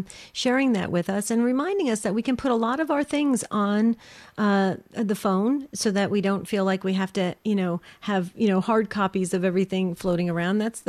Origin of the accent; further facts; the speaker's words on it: West Caldwell, New Jersey, United States; Oh, wow. I'm from West Caldwell.